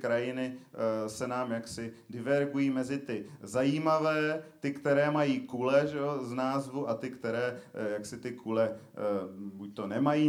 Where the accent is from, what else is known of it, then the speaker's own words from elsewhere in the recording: Prague, Czechia; já bydlím dlouhodobě od malička v Praze